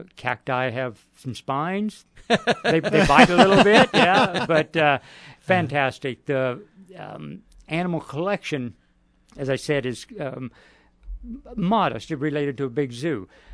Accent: New Mexico, United States; now in Colorado Springs, United States; No, I'm from New Mexico. Grew up in East New Mexico, and if you can hear my accent, too close to the Texas state line. But grew up in New Mexico, college up in Flag, then ended up in Colorado Springs.

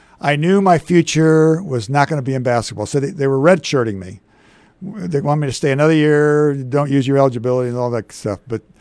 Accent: East Chicago, Indiana, United States; And I'm from the Chicago area, and East Chicago, Indiana, a terrible place.

